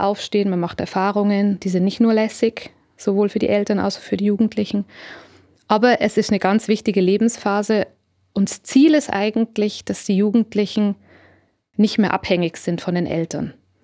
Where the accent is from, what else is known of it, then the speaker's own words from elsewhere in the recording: Munich, Bavaria, Germany; Ich komme aus München, das ist eine Großstadt, also Luzern ist da nichts dagegen.